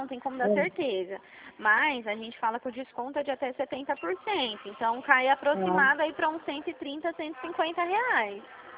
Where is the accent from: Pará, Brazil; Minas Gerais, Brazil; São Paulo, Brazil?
São Paulo, Brazil; Dracena; Eu sou de Dracena.